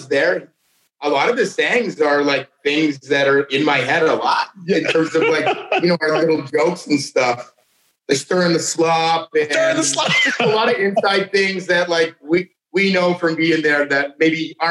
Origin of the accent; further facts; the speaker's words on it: Canada; I'm from Canada and we can't legally get guns.